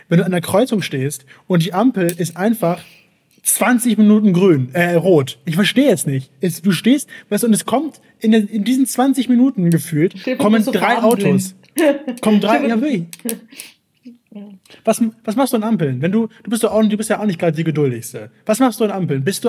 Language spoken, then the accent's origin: German; Hamburg, Germany; also ich bin ja Hamburger Jung, ja, ich bin ja Norddeutscher, ne?